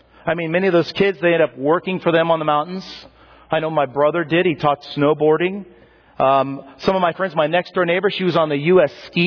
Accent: Dillon, Colorado, United States; I grew up in Dillon, Colorado. Some of you guys know. I grew up in the middle of many ski areas.

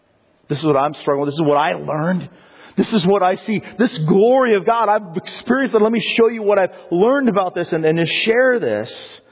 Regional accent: Colorado, United States; growing up in Colorado, there were a few times when what I would do is I'd drive up to Loveland Pass. It was near my house.

